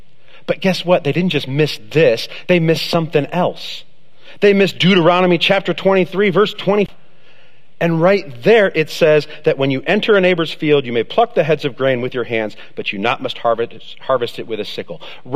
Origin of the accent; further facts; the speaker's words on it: United States; Now, as an American, I had no idea about this.